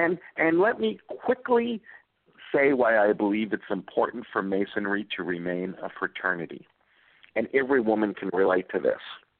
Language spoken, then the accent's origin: English; Scotland, United Kingdom; And yes, I was raised in Scotland